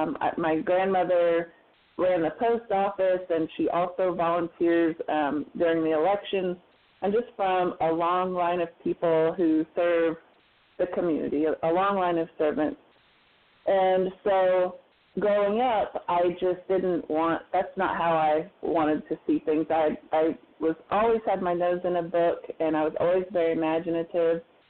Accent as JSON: {"language": "English", "region": "Oklahoma", "country": "United States", "said": "We're from Ader County, which is in the Ozark foothills of northeastern Oklahoma. And it's a beautiful place. It's a little bit of a wild place. And I love my home."}